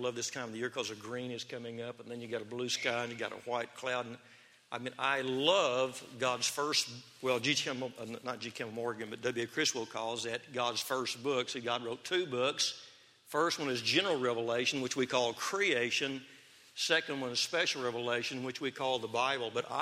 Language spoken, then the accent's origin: English; Waco, Texas, United States; born there; I was born in Waco, Texas, and we had ant beds